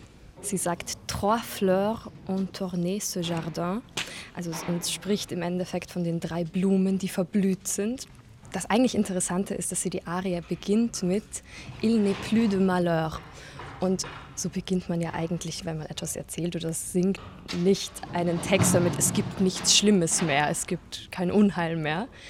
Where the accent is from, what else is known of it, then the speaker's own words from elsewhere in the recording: Vienna, Austria; ich komme aus Wien, ich bin 21 und ich studiere gerade im Bachelor in Wien an der Musikuni, Konzertfach Gesang